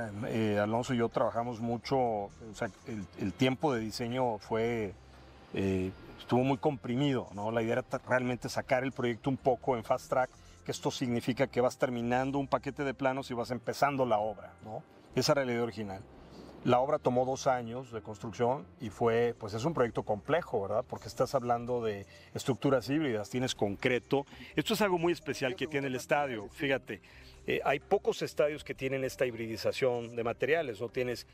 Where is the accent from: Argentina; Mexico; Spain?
Mexico; yo soy mexicano, quizá para mí era más sencillo asociarme con la cultura de México